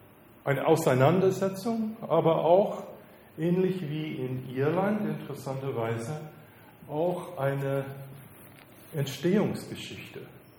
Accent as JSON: {"language": "German", "country": "United States", "said": "ich bin Amerikaner"}